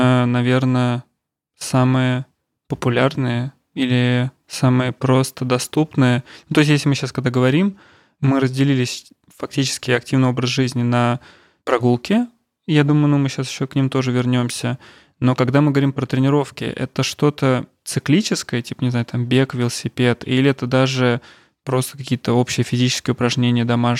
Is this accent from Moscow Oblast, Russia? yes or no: yes; Ramenskoye, Moscow Oblast, Russia; я из Раменского, и там, ну, сейчас, ладно, город разросся, а раньше все было в пределах, ну, 25-30 минут пешком.